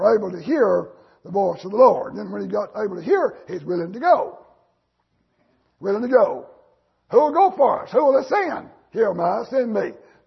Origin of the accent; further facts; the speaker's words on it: United States; I praise God again that I was born and raised in America.